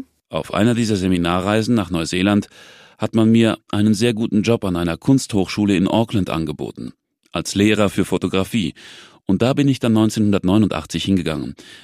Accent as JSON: {"language": "German", "town": "Munich", "region": "Bavaria", "country": "Germany", "tie": "born there", "said": "Ja, also 1950 wurde ich in München geboren."}